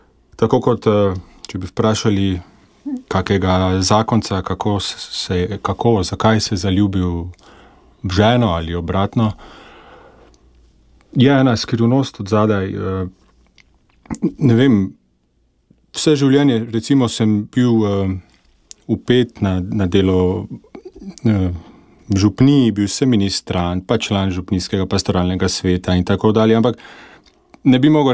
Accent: Maribor, Drava, Slovenia; Ja, prihajam iz Maribora, obiskoval sem župnijo Matere usmiljenja pri Frančiškanih.

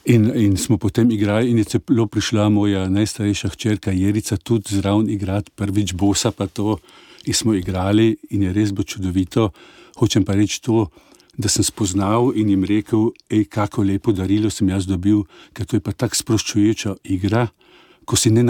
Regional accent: Carinthia, Austria; also born or lived in Klagenfurt / Salzburg; Odraščal sem v Podjuni na avstrijskem Koroškem

